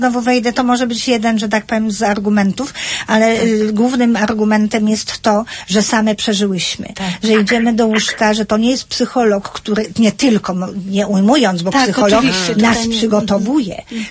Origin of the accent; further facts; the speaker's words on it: Toruń, Kuyavian-Pomeranian Voivodeship, Poland; born there; Ja wywodzę się też z Kaszub, wprawdzie urodzona w Toruniu, ale rodzice. I często tam też bywam.